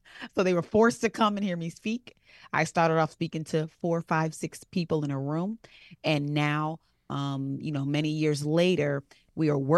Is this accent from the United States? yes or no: no; Jamaica; My entire family. And I'm Jamaican.